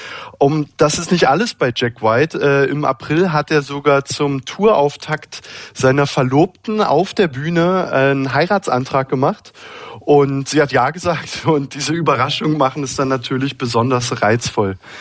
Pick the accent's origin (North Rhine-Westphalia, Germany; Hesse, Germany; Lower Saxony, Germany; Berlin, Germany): Berlin, Germany; dass ich mich als Berliner Pflanze da so ein bisschen schwer tue